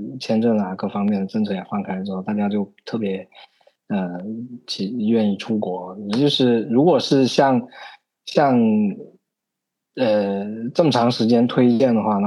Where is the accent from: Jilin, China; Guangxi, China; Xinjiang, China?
Guangxi, China; 国内的话，我觉得其实大家可以考虑一下广西，对，给我的家乡做打广告。